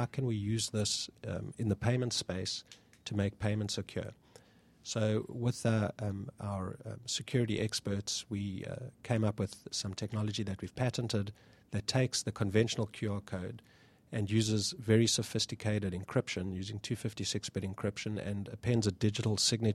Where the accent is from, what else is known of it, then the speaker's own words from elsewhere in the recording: South Africa; You can hear from my accent, I'm not from Georgia, I'm a little bit more south, South Africa.